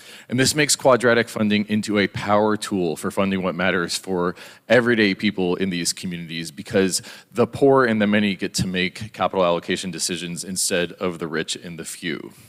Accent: Boulder, Colorado, United States; in my hometown of Boulder, Colorado

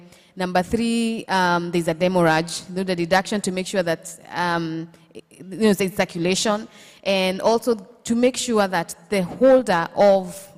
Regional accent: Kilifi, Kilifi County, Kenya; So I'm going to give you a good example of where I come from. I come from Kilifi

